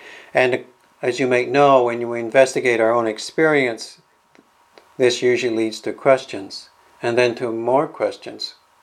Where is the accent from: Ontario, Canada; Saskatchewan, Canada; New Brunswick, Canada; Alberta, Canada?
Alberta, Canada; Calgary; I grew up in Calgary, as probably a lot of you know, and we didn't have much fog there. And so when I first moved to Vancouver